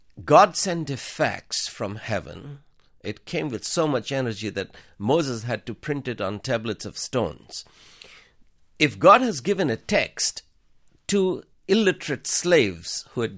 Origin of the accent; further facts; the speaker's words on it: India; So as an Indian, I want to understand the truth.